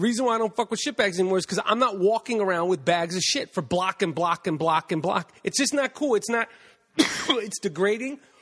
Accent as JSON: {"language": "English", "region": "New York", "country": "United States", "said": "I love Los Angeles. I'm from New York."}